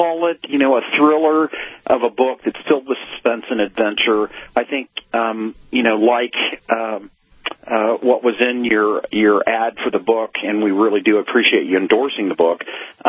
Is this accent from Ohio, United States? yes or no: yes; Ohio, United States; I'm from Ohio, so it's a little tough.